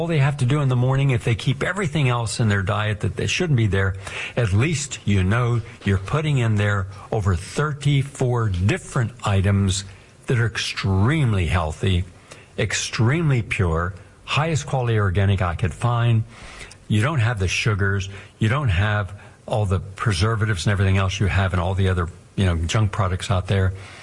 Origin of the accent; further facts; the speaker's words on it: Parkersburg, West Virginia, United States; I went to my hometown in Parkersburg and I gave a whole shopping bag to my mother